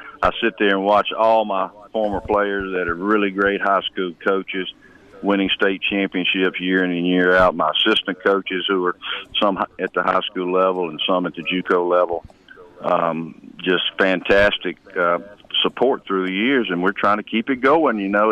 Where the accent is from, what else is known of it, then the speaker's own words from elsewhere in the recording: Hattiesburg, Mississippi, United States; So it's my hometown and I never left here, and I went to Southern Miss and played basketball and baseball, had a lot of ties.